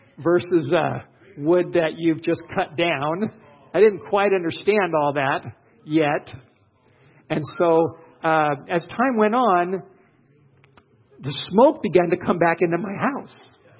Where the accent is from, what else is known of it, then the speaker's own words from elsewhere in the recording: Los Angeles, California, United States; now in Idaho, United States; I'm a city boy. I grew up in Los Angeles, and we didn't burn wood as I was growing up.